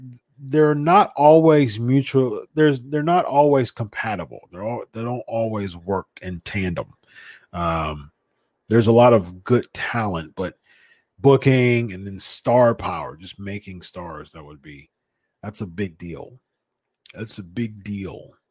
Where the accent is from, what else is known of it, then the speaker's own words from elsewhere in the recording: North Dakota, United States; Brock wrestled at Bismarck State College way back in the day in my home state of North Dakota.